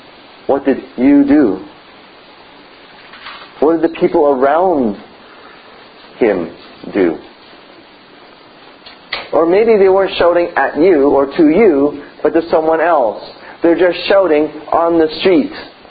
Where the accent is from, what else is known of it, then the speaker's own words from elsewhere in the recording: Canada; But we're Canadian, so...